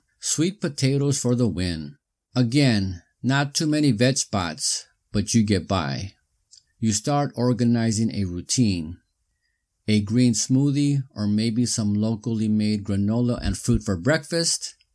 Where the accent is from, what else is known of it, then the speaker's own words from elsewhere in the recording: East Los Angeles, California, United States; Plus, I grew up in East Los, so Mexico was not that foreign to this Chicano.